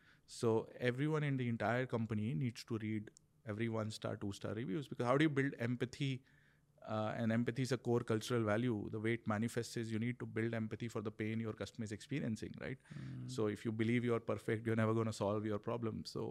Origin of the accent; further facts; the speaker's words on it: Kanpur, Uttar Pradesh, India; also born or lived in Lucknow; Like I grew up in Kanpur and Lucknow.